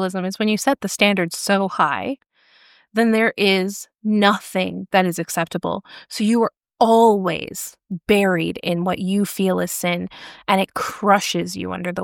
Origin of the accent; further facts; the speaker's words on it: Regina, Saskatchewan, Canada; I grew up in Western Canada in a very, very small church in Regina. And I grew up in an incredibly independent fundamental Baptist church